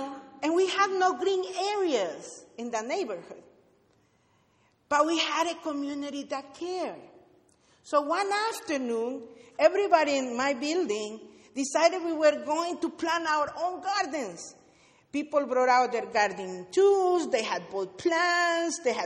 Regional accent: Oakland, California, United States; I come from Oakland. … I was ordained 6 years ago by the United Church of Christ here in Northern California to start a group with Latino immigrants

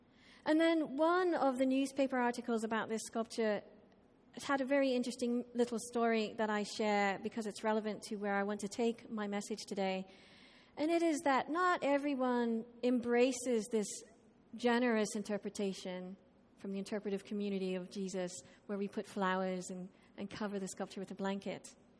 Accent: Ireland; now in United States; especially as an Irish person, you know, what people, how other people view the world and view where I live.

